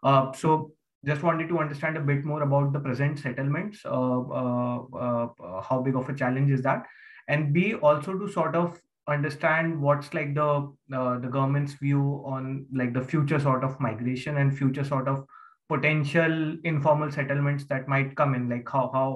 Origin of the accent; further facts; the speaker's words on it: India; English is a second language; second year MP student, and I come from India.